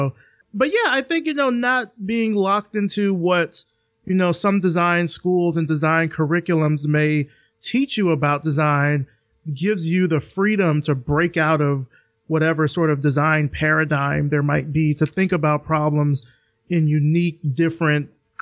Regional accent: the South, United States; I mean, I'm from the South, and I feel like I've got a certain, I know the South kind of will get that reputation

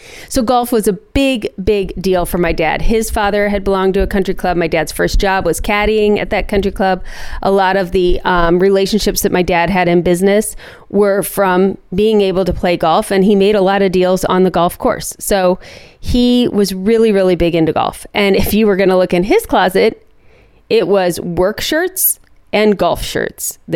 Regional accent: Akron, Ohio, United States; that basement literally was a recreation of my house growing up on Timberline. You could walk into the basement and you felt like you were walking into the 1980s in Akron, Ohio.

